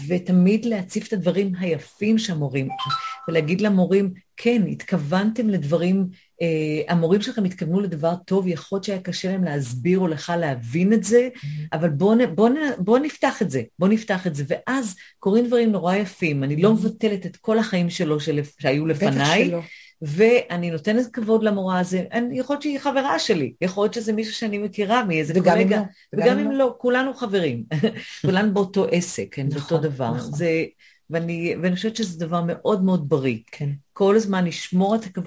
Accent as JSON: {"language": "Hebrew", "region": "England", "country": "United Kingdom", "lives_now": "Israel", "said": "המון עברו אליי, אני זוכרת בתקופה, הייתי להיט, כי באתי מאנגליה ומשכתי אנשים"}